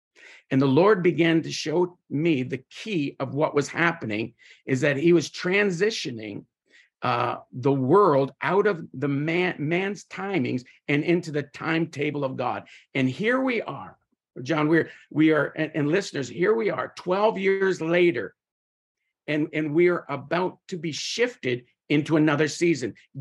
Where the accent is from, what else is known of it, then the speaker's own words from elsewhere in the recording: Canada; I'm from Canada, Ganada. Ganada is a Mohawk word that means the village. And that's this hairdo right here. It's for real. I grew up on a Mohawk territory. I am Mohawk. My grandfather was full-blooded Mohawk